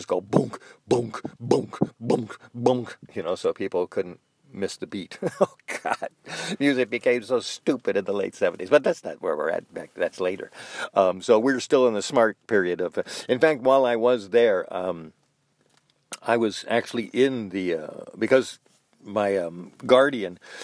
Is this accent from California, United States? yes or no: yes; California, United States; and I was from California, and I was quick